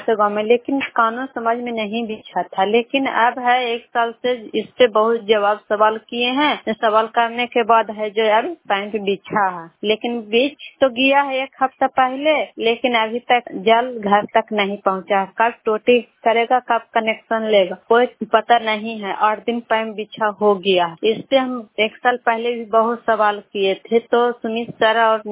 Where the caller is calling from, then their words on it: Kuthiya, Bihar, India; कुठिया गांव से, माधोपुर पंचायत और चंडी ब्लॉक से बोल रही हूँ।